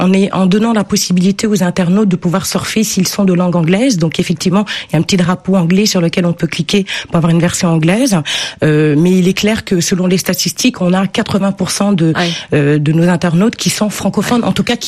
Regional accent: Saint-Louis, Senegal; born there; Absolument, je suis née à Saint-Louis

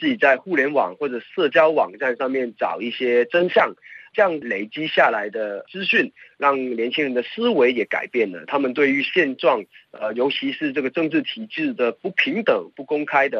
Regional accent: Macau; also born or lived in Taiwan; 我想在台湾读书是突破了澳门本地教育的一个盲点，让我们这样在海外留学的学生看得更多

